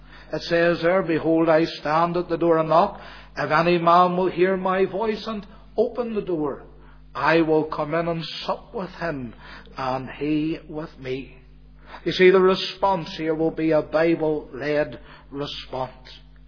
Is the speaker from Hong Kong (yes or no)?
no; Belfast, Northern Ireland, United Kingdom; in the place where I grew up in East Belfast, the Baptist Church had a text, and it's still there after all these years.